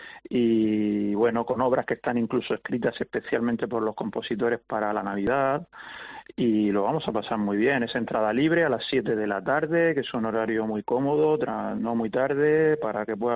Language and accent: Spanish; Region of Murcia, Spain; pero somos murcianos y esta es nuestra casa